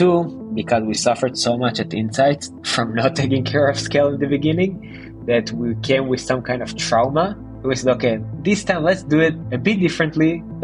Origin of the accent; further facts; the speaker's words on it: Israel; So I come from Israel.